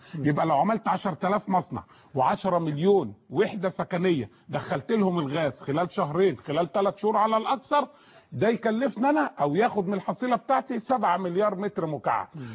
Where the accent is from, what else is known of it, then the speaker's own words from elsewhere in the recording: Egypt; انا مصري الغلبان